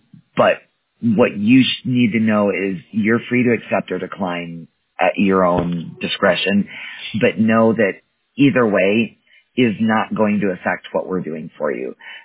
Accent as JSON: {"language": "English", "region": "Wisconsin", "country": "United States", "tie": "born or raised there", "said": "I actually was born and raised in Wisconsin, but I am not a Packers fan."}